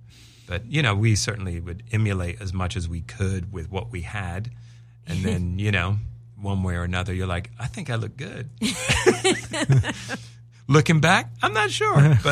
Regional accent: United Kingdom; I'm English. They're English. He's my uncle.

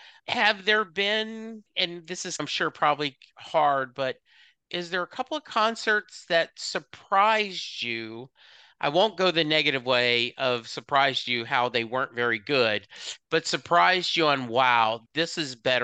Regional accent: Dallas, Texas, United States; So my son, of course, I'm from Dallas.

